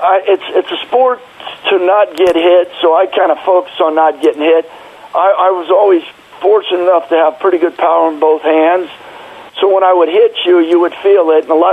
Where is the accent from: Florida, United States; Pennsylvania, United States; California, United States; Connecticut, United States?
California, United States; San Francisco; No, I grew up in San Fran.